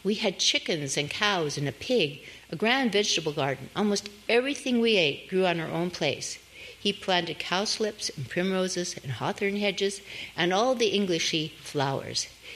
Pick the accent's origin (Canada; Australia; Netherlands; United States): Canada; My parents came from Denmark, and I used to call myself a Danish Canadian. And then in Denmark, I realized that I was, as the French say, a Canadian of Danish origin.